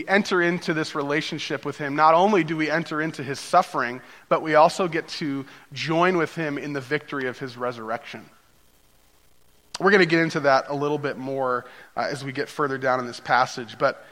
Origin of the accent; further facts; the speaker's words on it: Illinois, United States; We say that we came from Chicago, but really we were right on the Wisconsin border, which is right in between Chicago and Milwaukee. We were about equal distance from both of those.